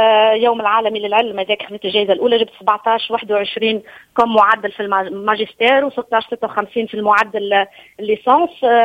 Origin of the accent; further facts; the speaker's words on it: Sidi Bou Ali, Sousse Governorate, Tunisia; also born or lived in Ottawa, Canada; انا اصلي من سيدي بوعلي، دونك قريت في سوسه في المدرسه العليا للعلوم وتقنيه الصحه من سوسه.